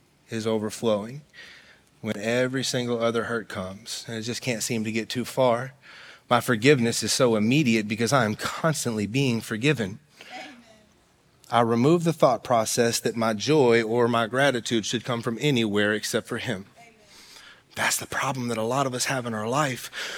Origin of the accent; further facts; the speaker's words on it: West Virginia, United States; I'm from West Virginia.